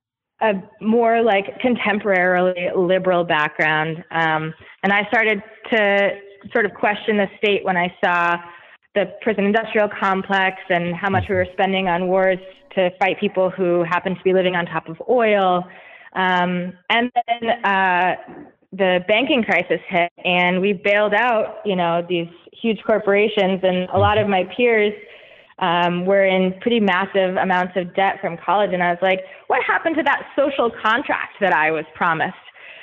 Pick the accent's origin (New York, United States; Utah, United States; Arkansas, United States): New York, United States; Albany; Albany, New York.